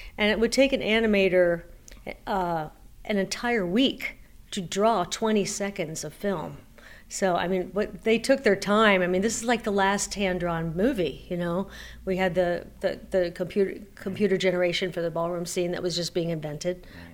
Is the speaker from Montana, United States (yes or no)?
no; Fort Lauderdale, Florida, United States; Fort Lauderdale. Okay. It's in Fort Lauderdale.